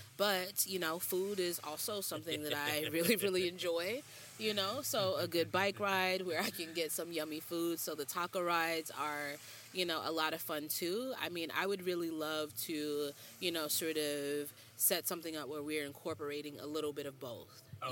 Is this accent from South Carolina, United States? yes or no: yes; South Carolina, United States; also born or lived in Washington, District of Columbia, United States / New Orleans / Atlanta; I grew up in South Carolina. I lived in DC in the Maryland area. I've lived in New Orleans. I lived in Atlanta.